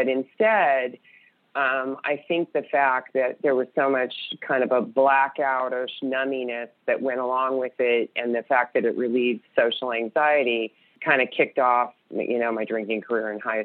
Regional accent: California, United States; I grew up in California in a very small town.

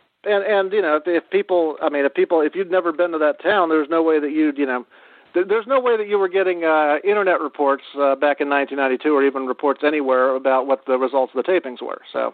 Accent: Haysi, Virginia, United States; I've never heard of this town, and I grew up in Virginia. Hayseay, Virginia.

